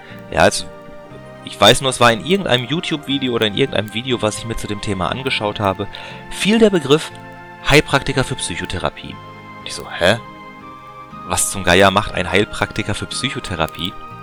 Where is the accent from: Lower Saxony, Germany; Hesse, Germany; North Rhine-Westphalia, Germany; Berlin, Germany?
Lower Saxony, Germany; Bochum; born there; now in Wilhelmshaven, Germany; Ich bin 37 Jahre, wurde in Bochum geboren, bin dann aufgrund meines Berufs damals nach Wilhelmshaven gezogen